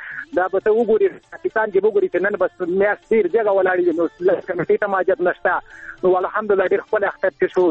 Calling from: Nangarhar, Afghanistan; زه په ننګرهار کې یم، د سید کرم ولسوالۍ.

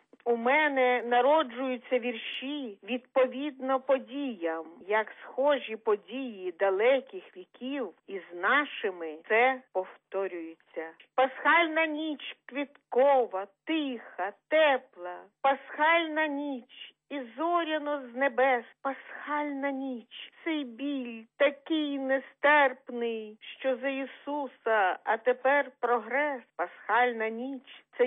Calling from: Vinnytsia, Vinnytsia Oblast, Ukraine; Міцного здоров'я ми побажали, вінничани

